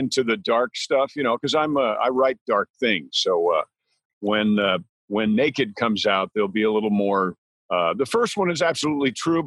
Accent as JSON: {"language": "English", "region": "New York", "country": "United States", "said": "You had to take track in New York. I'm from New York, New York State."}